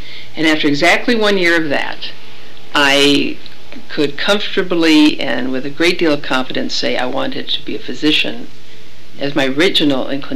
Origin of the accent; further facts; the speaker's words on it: Stevens Point, Wisconsin, United States; also born or lived in Milwaukee; I was born in Milwaukee, had temporarily gone to Philadelphia for a few months, I'm told, and moving back to Wisconsin, to northern Wisconsin, all my formative years were in a town called Stevens Point, Wisconsin.